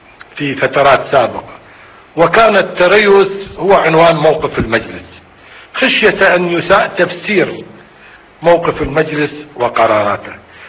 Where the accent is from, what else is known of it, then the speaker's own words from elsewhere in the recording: Iraq; ولكننا كعراقيين مصممين على أن تنقل السلطة إلى العراقيين بأسرع وقت ممكن